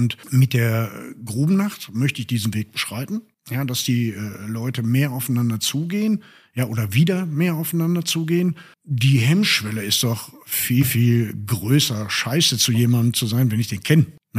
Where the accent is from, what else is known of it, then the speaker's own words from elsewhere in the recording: Bottrop, North Rhine-Westphalia, Germany; Also ich bin im Pfonderort hier in Bottrop aufgewachsen.